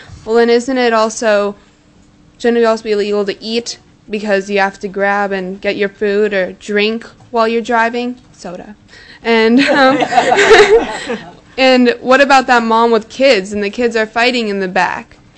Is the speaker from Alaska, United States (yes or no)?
yes; Fairbanks, Alaska, United States; I'm from Fairbanks. I go to Tannehill Middle School in 14, and I'm here in Juneau for the 4-H Youth in Government program